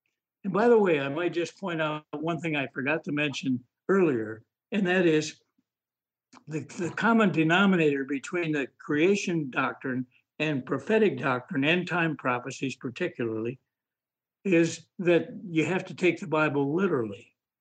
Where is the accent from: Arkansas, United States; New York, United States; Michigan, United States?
Michigan, United States; At first, I grew up in Michigan